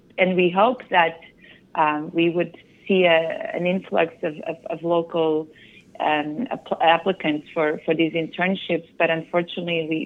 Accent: Portugal; moved away as an adult; now in California, United States; I'm originally from Portugal, and that's how I ended up in California and in the wine industry here, was coming to do an internship on a J-1 visa.

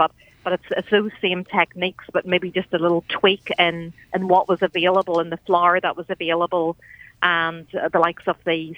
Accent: Ireland; And obviously, being Irish, I would like to think that we had a big contribution to that.

